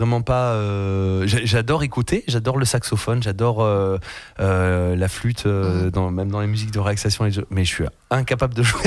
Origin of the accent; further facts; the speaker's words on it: Auvergne-Rhône-Alpes, France; Eh ben nous, on est du sud de l'Ardèche justement.